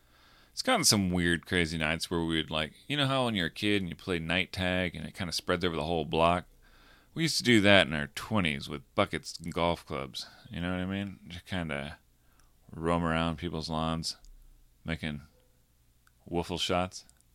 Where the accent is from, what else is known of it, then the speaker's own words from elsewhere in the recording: Iowa, United States; also born or lived in Lincoln, Nebraska; And I was from Iowa. You know, that was pretty close to us.